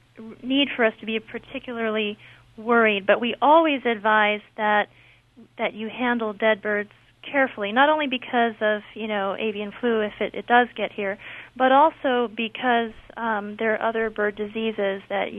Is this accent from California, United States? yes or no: yes; California, United States; I have been to Bolinas because I'm from California and worked one summer in Point Reyes there.